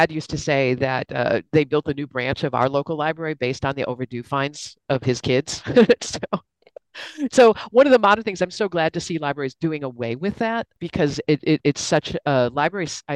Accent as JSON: {"language": "English", "town": "Milwaukee", "region": "Wisconsin", "country": "United States", "said": "I live in Milwaukee. I'm from Milwaukee."}